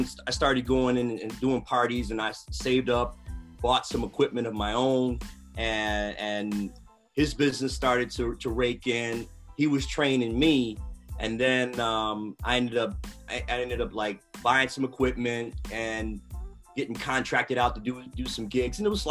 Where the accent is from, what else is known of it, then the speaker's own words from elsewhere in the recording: Chicago, Illinois, United States; I'm from Chicago, and it's great to be here.